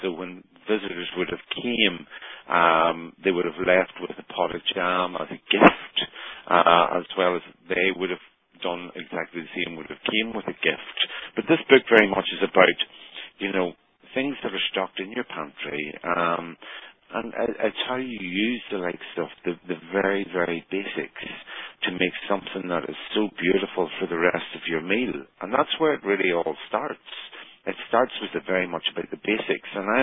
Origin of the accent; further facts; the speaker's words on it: Ireland; you know, in my homeland, ancient past as such, with a modern twist. And it's every bit, you know, as Irish as I am